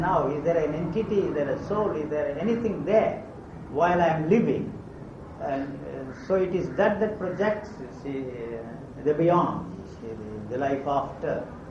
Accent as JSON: {"language": "English", "town": "Chennai", "region": "Tamil Nadu", "country": "India", "tie": "born or raised there", "said": "I was brought up here in Madras and live in... next door to Kalakshetra"}